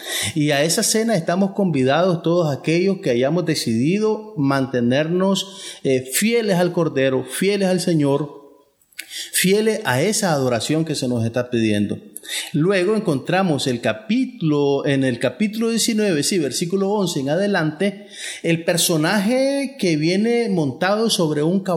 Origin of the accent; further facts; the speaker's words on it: Managua, Nicaragua; de Managua, Nicaragua.